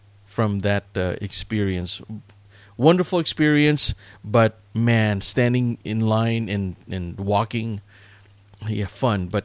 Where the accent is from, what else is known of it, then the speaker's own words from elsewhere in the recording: Philippines; because I'm Filipino.